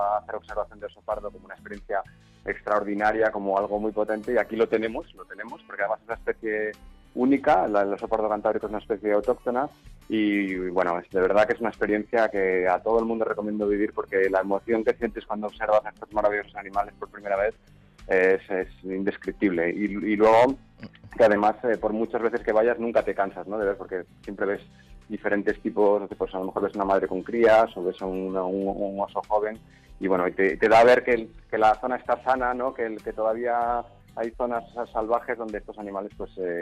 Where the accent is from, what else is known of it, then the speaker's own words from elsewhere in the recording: Asturias, Spain; Pues nos vamos a mi tierra, ¿no? A Asturias, uh-huh, a mi adorada tierra